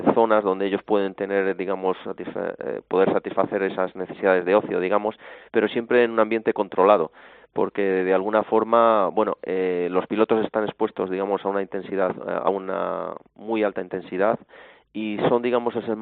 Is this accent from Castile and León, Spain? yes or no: yes; Valladolid, Castile and León, Spain; born there; Yo, vamos, básicamente nací en Valladolid